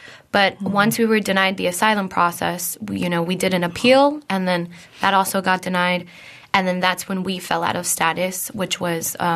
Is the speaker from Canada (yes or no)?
no; Colombia; now in United States; I'm also from Colombia, just like Maria. So we were coming from Colombia.